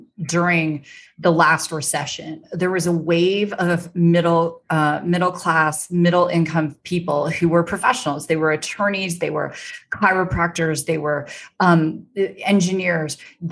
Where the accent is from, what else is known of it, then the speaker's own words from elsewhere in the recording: Canada; I'm from Canada